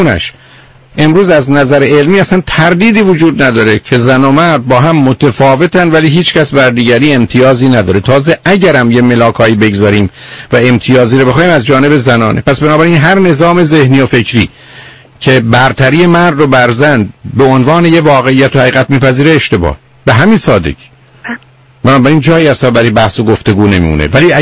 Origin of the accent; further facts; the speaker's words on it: Iran; من به عنوان یه ایرانی کاملا شما رو حس میکنم